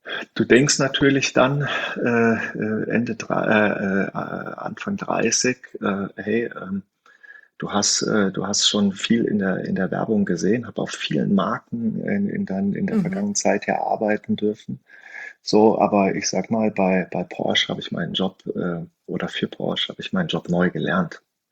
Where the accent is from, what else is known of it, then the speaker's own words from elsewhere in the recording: Rhineland, Germany; now in Stuttgart, Germany; als Rheinländer nach Stuttgart zu gehen